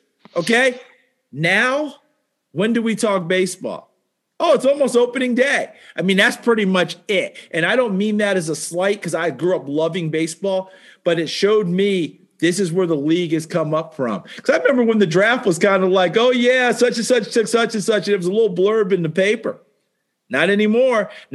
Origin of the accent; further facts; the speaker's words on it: New York, United States; When I was a little guy growing up in New York State, you took a baseball in your glove.